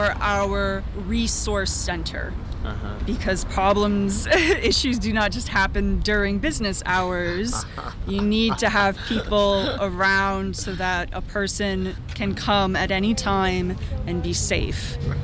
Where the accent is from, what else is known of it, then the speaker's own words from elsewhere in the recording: Ann Arbor, Michigan, United States; I'm from Ann Arbor, you always have hippies sitting on the street.